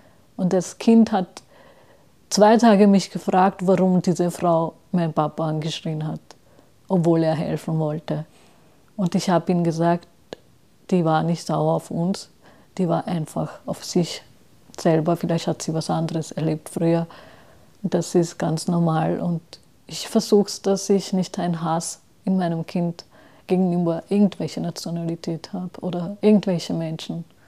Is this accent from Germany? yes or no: no; Austria; ich bin selber Österreicherin, habe eine Staatsbürgerschaft, ich bin hier aufgewachsen.